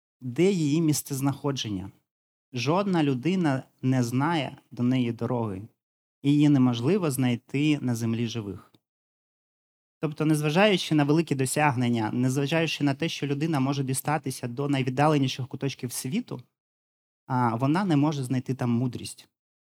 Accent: Donbas, Ukraine; Я сам родом з Донбасу, і тому для мене цей опис дуже близький. В Донбасі є дуже багато шахт. І мій тато працював у шахті.

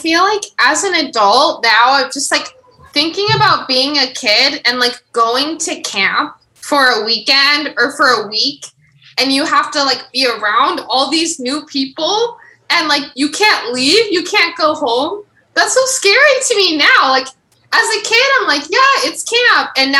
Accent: Ohio, United States; I'm not from Nashville. I'm from Ohio originally.

